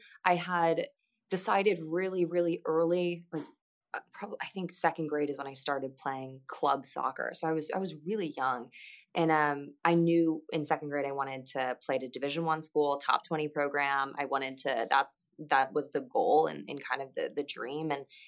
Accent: Midwest, United States; I'm from the Midwest, so it was very like kind of Carson's and like Target-y and all of that.

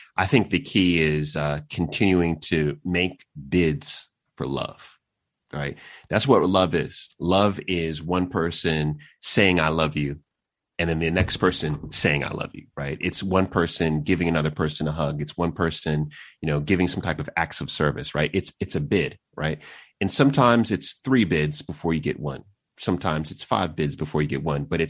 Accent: Long Island, New York, United States; You know, I was born in New York, and so grew up in the city, and then we moved out to Long Island, where there were no Black people that lived where we moved

